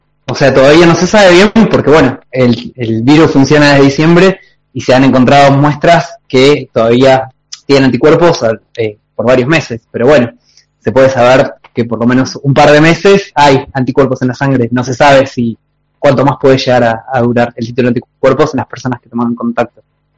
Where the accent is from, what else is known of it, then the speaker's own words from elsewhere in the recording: Buenos Aires, Argentina; Sí, soy de Buenos Aires.